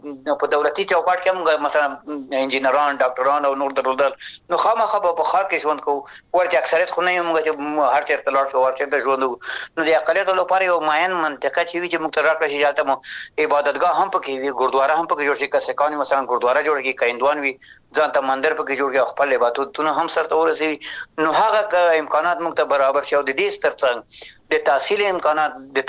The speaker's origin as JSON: {"language": "Pashto", "country": "Afghanistan", "said": "زه افغان یم د افغانستان یم"}